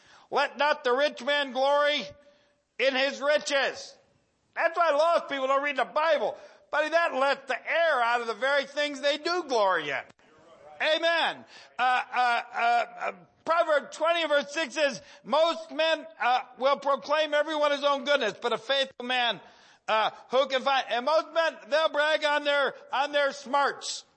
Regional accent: Tennessee, United States; I'm a Tennessean. Tennesseans have a connection with San Antonio.

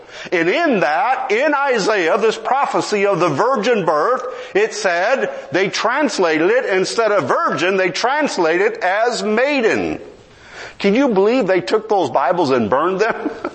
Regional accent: Texas, United States; They said, you're not from here, are you? No, I'm not. What are you doing here? Where are you from? I'm from Texas.

